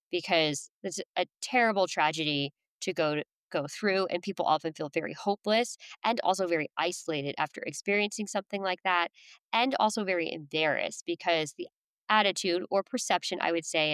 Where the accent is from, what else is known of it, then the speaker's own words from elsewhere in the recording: Ireland; I'm Irish, so we'll say that's not totally likely.